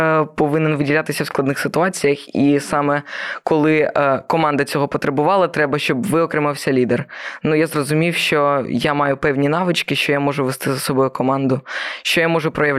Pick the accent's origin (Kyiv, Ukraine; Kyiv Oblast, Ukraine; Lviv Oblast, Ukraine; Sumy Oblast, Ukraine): Sumy Oblast, Ukraine; Svesa; Я зі Свиської територіальної громади, що знаходиться, ну, приблизно на півночі Сумщини. Це приблизно 5 кілометрів від кордону, 5-7.